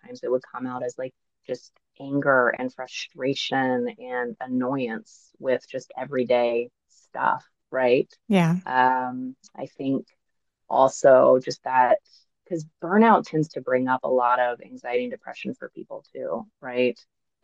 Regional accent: Georgia, United States; also born or lived in North Carolina; So growing up in the South States, like primarily Georgia and North Carolina, absolutely not.

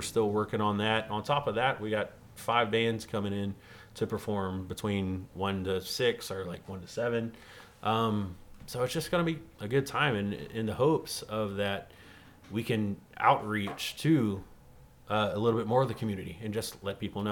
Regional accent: Texas, United States; Like, yeah, I'm from Southeast Texas, and it's one of the reasons why I stayed here.

